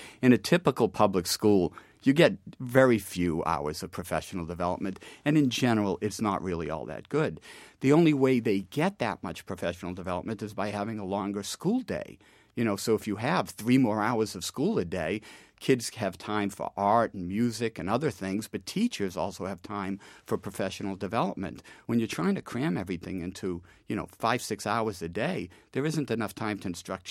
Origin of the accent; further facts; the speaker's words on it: Boston, Massachusetts, United States; They, when I was young, sent me to the Boston public schools. I went to my neighborhood school, the Samuel Adams